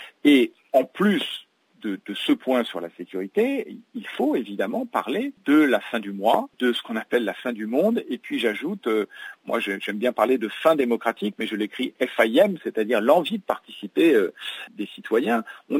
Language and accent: French; Île-de-France, France; Vous savez, je suis issu de Seine-Saint-Denis